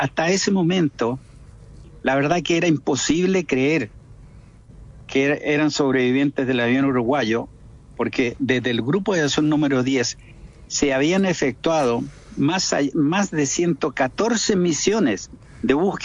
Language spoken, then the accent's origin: Spanish; San Fernando, O'Higgins, Chile; born there; Y yo soy nacido en San Fernando